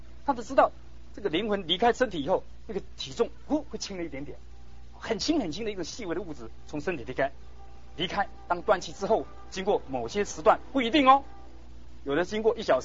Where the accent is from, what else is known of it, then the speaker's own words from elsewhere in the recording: Daxi, Taoyuan, Taiwan; 你看我住大溪啊，我老家在大溪，以前我都回到眷村，我是眷村长大了哈